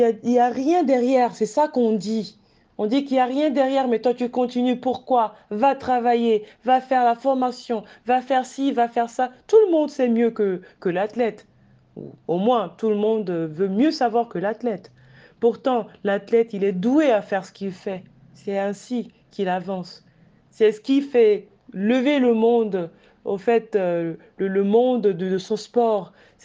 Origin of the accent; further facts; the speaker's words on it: Togo; also born or lived in Hamburg, Germany; Si on me demande, voilà, d'où viens-tu? Je dis, je viens du Togo, mais en même temps, je viens aussi de Hambourg.